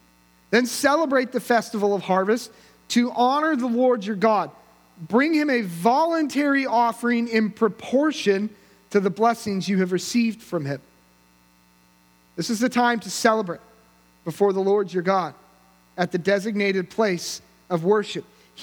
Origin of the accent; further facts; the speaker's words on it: California, United States; And for me as a Californian, that was, you know, cute and fun.